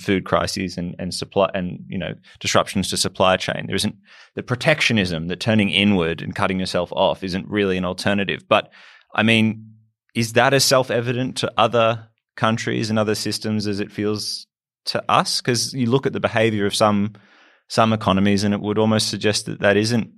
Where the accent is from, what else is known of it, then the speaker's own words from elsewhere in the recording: Australia; it does strike me as an Australian, and I'm sure it strikes many Australians